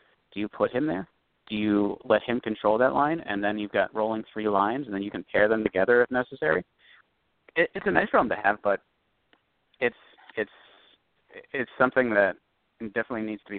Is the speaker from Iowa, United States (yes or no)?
no; Pittsburgh, Pennsylvania, United States; I'm from Pittsburgh